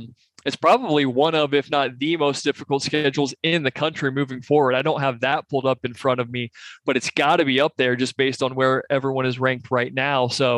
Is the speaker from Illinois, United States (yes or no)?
no; Columbus, Ohio, United States; just as an Ohio guy, I'm from Columbus, went to Ohio State.